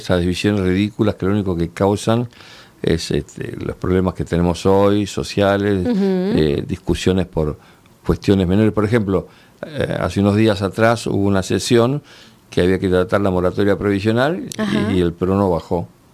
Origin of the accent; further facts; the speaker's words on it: Argentina; como argentinos